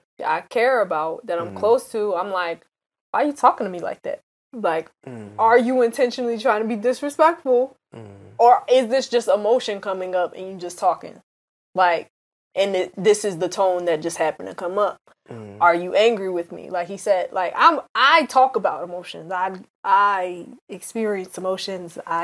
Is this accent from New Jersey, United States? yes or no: yes; New Jersey, United States; And, I mean, we're originally from Jersey, so, like...